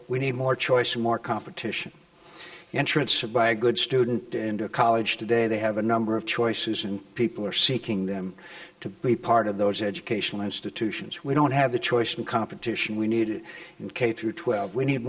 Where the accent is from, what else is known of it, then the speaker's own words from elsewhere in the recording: Arizona, United States; In my home state of Arizona, we have charter schools.